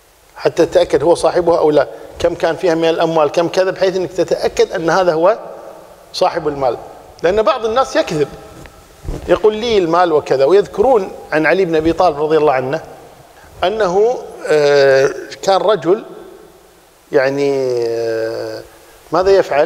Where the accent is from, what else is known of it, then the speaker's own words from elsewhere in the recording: Kuwait; مثلا لو مثلا عندنا في الكويت